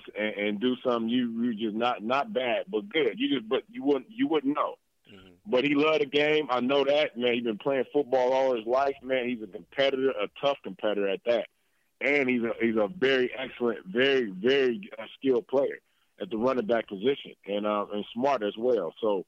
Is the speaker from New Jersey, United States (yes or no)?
no; Oakland, California, United States; hey, I'm from Oakland. You know, we dreamers, we tough and everything